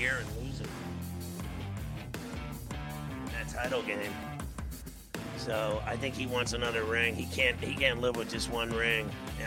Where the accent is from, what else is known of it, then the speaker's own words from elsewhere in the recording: New York, United States; from New York.